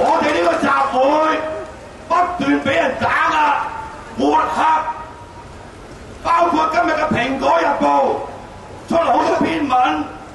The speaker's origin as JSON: {"language": "Cantonese", "country": "Hong Kong", "said": "今日是一个本土运动新的起点，我是香港人"}